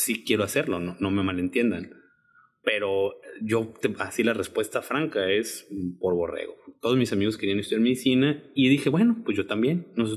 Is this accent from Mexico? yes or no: yes; Ciudad Obregón, Sonora, Mexico; Yo soy originario de Ciudad Obregón.